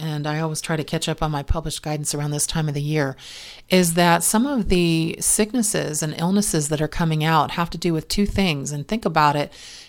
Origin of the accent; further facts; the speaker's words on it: Ireland; I'm an Irish woman, which means I get lots of freckles